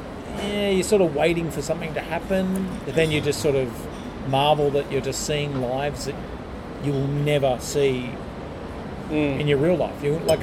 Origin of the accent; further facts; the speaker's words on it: Australia; And we're Australian, we're not American